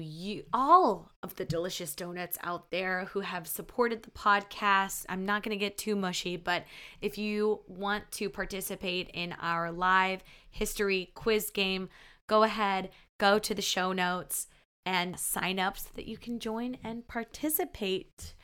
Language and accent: English; Salina, Kansas, United States; born there; So I was born in Salina, Kansas, and throughout my life, I have been made fun of for it.